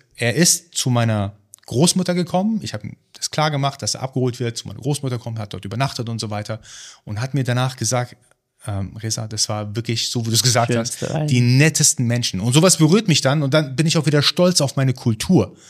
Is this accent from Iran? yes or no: yes; Iran; ja, ich bin Iraner.